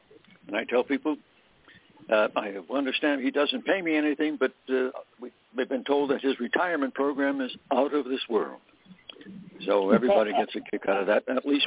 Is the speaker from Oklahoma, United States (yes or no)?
no; Pennsylvania, United States; He was a student at Mansfield University up in Pennsylvania, where my hometown was close to.